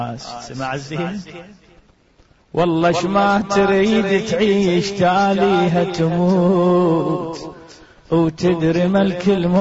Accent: Iraq; نقراها بالبرلمان هناك عندنا بالعراق

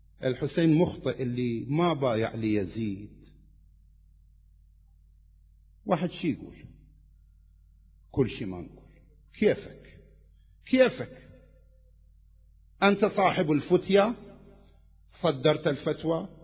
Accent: Karbala, Karbala Governorate, Iraq; أنا ابن كربلاء، أنا ابن العتبات المقدسة،

